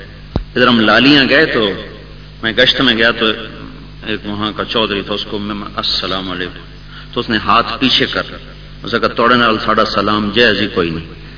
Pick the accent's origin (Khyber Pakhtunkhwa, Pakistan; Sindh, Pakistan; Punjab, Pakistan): Punjab, Pakistan; Tulamba; ہمارا home town تلمبہ ہے، تلمبہ کے ساتھ ہمارا گاؤں ہے،